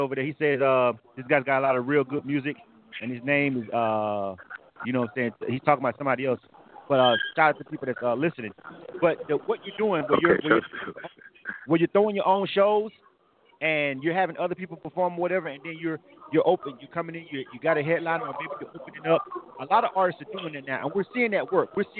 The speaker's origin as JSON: {"language": "English", "region": "Florida", "country": "United States", "lives_now": "Atlanta, United States", "said": "Listen, bro. I live in Atlanta. I'm from Florida. I'm a Miami Heat fan."}